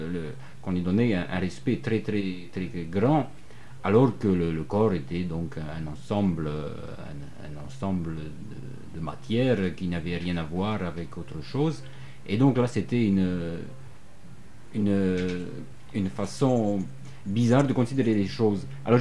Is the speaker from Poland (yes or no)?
yes; Poland; Vous voulez dire que je viens de Pologne?